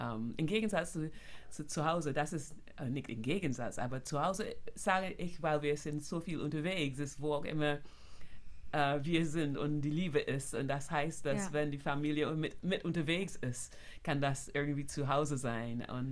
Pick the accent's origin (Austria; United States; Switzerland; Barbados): Barbados; German is a second language; moved away as an adult; also born or lived in London, United Kingdom; now in Germany; Ich bin in London geboren, aber aufgewachsen auf Barbados. Ab 2 bis, sag mal, 19 war ich auf Barbados und dann nach London gegangen, um das zu studieren und dann nach Deutschland. Aber für mich ist Heimat Barbados.